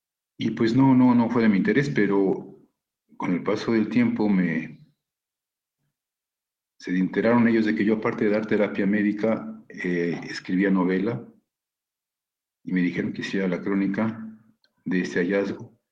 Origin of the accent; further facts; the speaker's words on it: Mexico; las café con leche, que somos los mexicanos.